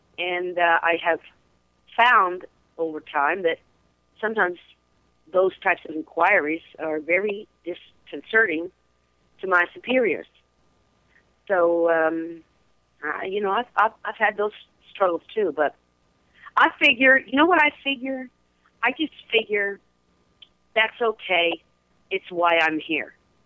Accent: the South, United States; how has growing up in the South influenced my voice

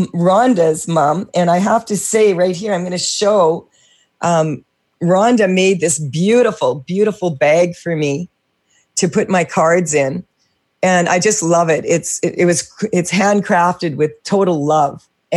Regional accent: Canada; because I'm Canadian, I'm assuming, that I was saying I'm sorry up to 25 times a day.

